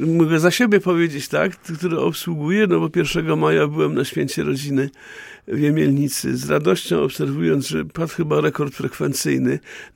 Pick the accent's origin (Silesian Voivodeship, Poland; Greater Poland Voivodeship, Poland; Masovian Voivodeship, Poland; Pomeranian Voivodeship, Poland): Silesian Voivodeship, Poland; w miejskiej parafii na Czarnym Śląsku, w której się urodziłem i wychowałem